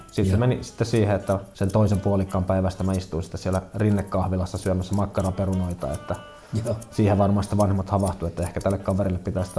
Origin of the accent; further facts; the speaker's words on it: Espoo, Uusimaa, Finland; Mä oon Espoosta kotoisin. Isä on lähtösi Oulusta ja äiti Joensuusta.